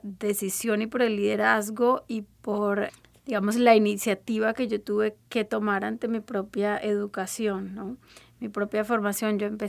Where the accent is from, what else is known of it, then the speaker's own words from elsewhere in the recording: Colombia; como colombiana, habiendo hecho mi pregrado en la Universidad en Colombia de Ingeniería de Sistemas, fue un cambio cultural bastante grande al que me tuve que acomodar